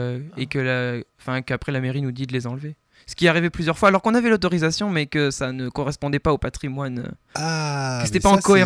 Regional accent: Bordeaux, Nouvelle-Aquitaine, France; Je repars sur Bordeaux, ma région natale.

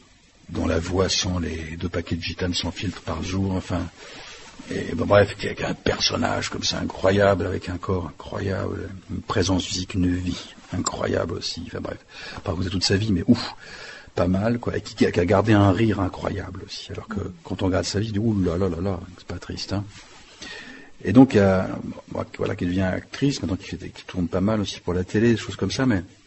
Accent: France; je suis à moitié belge, je suis français

